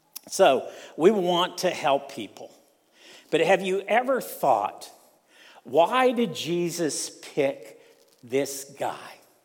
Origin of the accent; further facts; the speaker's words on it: Sebring, Ohio, United States; You know, I grew up in Ohio, just down the road from you all, in a place called Sebring, Ohio.